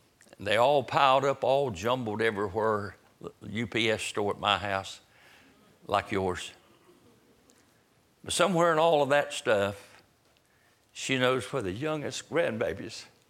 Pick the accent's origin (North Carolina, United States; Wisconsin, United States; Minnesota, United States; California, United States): North Carolina, United States; I'm telling you, I'm from Halifax County, North Carolina. I've been in the country most all my life. I love it.